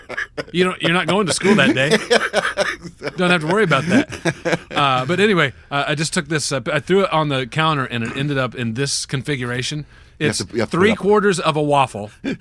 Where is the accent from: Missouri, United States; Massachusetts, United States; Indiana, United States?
Indiana, United States; I'm from Indiana.